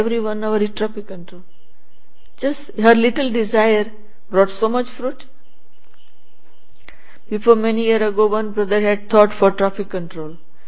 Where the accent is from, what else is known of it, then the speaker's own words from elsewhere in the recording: Nairobi, Kenya; I am from Nairobi, Kenya. I am in knowledge 46 year, 36 year in Africa